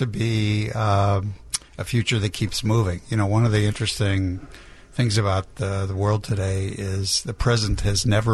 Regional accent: Highland Park, United States; also born or lived in St. Louis; Before in Highland Park and before that in St. Louis.

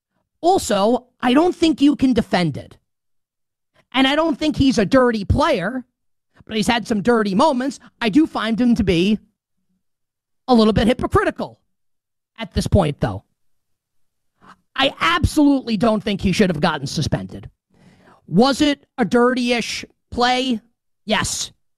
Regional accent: New York, United States; And I'm a New Yorker saying this about New Yorkers.

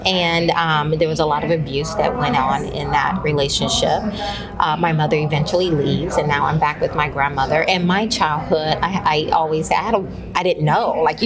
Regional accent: Deep South, United States; Now, I grew up in the Deep South, so everybody's a Christian

